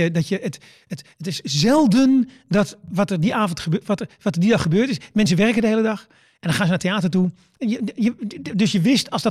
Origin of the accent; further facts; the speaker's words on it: Netherlands; Weet je, ik kom uit Nederland.